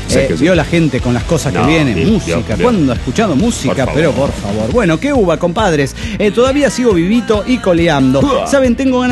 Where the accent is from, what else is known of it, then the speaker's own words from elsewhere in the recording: Boyacá, Colombia; nacido en mi tierra Boyacá, y que muestra el día a día el sufrimiento de nuestros campesinos